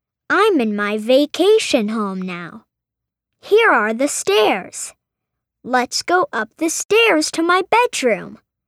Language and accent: English; Helsinki, Uusimaa, Finland; English is a second language; I'm from Helsinki in Finland.